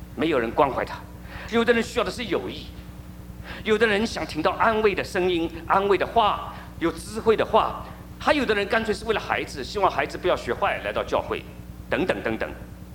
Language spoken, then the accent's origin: Chinese; China; 我们从大陆来的，我们都会唱这首歌，我从小就唱国际歌